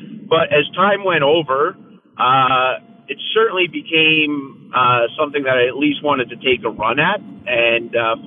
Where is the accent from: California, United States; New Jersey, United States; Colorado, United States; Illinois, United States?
New Jersey, United States; I mean, first off, I'm born and raised in Jersey.